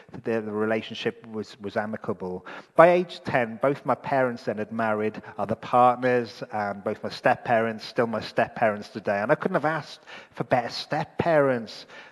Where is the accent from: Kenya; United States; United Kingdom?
United Kingdom; Wales; And both my parents, growing up in Wales, both my parents worked for the police.